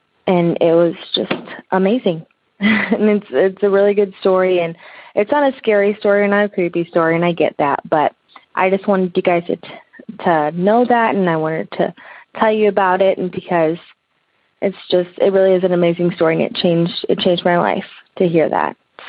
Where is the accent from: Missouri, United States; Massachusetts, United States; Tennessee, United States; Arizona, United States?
Missouri, United States; St. Louis; I am from St. Louis, Missouri